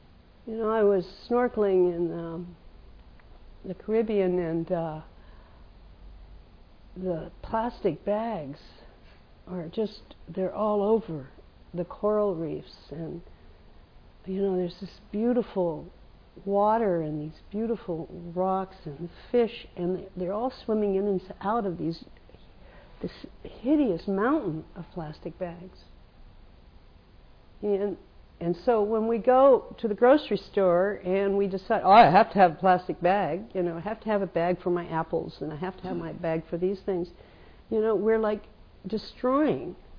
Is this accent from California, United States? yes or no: yes; California, United States; now in New York, United States; That's what New Yorkers do. I grew up in California where you don't do that. So that's why I'm very aware of it.